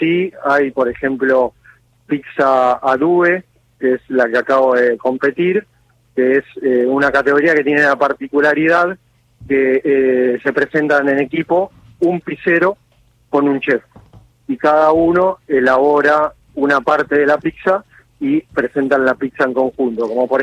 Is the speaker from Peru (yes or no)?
no; Argentina; yo soy muy argentino, me gusta mucho mi país y es muy raro que me pueda ir porque tengo mucho arraigo sentimental.